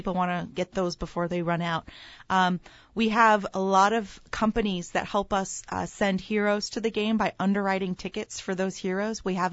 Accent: Scottsdale, Arizona, United States; I grew up in Scottsdale.

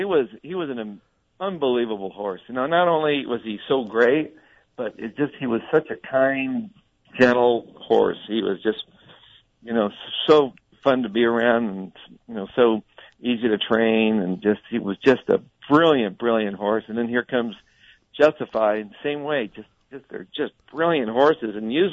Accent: Nogales, Arizona, United States; growing up in Nogales there in a small town, and my dad loved the horses.

